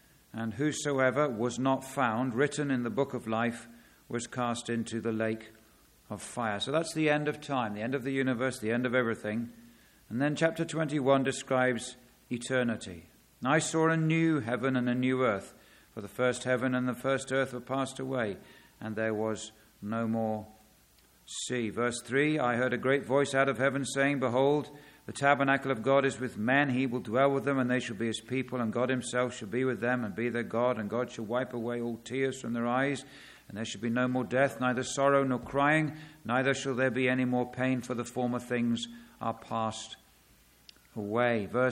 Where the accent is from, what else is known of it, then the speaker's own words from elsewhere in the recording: England, United Kingdom; I'm from England, just visiting here for the weekend.